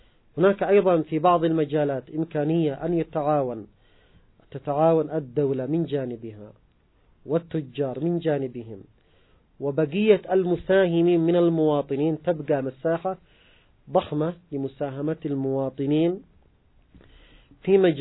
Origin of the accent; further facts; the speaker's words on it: Yemen; لاحظ الوضع عندنا في اليمن